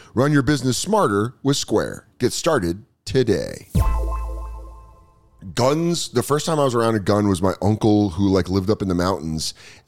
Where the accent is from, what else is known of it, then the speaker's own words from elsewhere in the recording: Colorado, United States; also born or lived in Arizona; I lived in Arizona. I grew up in Colorado where, like